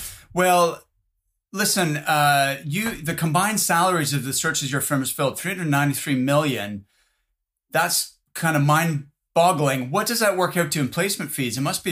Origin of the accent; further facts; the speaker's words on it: Halifax, Nova Scotia, Canada; I'm actually from Halifax, Nova Scotia.